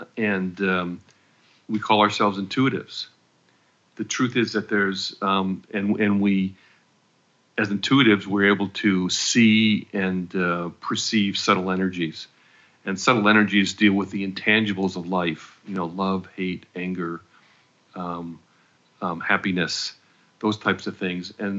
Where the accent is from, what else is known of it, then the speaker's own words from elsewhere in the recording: California, United States; We're from the Bay Area, and the city of San Francisco passed an ordinance